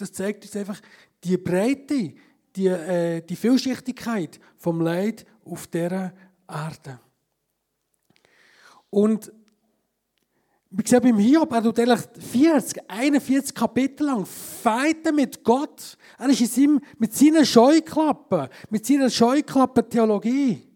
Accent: Graubünden, Switzerland; und wir sind ja Bündner, wir lieben Berge

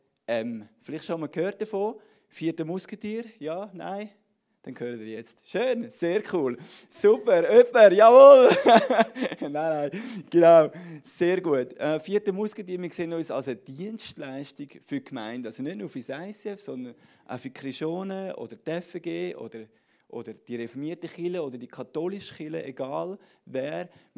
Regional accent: Zurich, Switzerland; ich komme aus der Aglo Zürich. Genau, also nicht die Stadt ist wichtig, sondern auch ein bisschen nebenaus.

